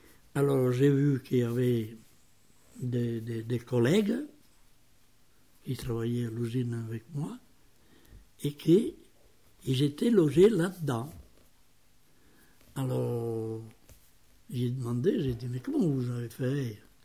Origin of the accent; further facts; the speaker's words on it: Italy; Moi, je viens de l'Italie, et où j'étais en Italie, même que j'étais pauvre, et mais j'avais mon appartement en ville